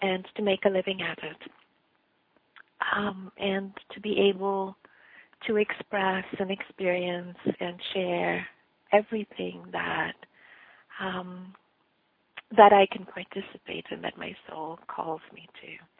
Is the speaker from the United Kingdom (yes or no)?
no; India; I was born and raised in India. Mm-hmm. And grew up there kind of in the 50s and early 60s.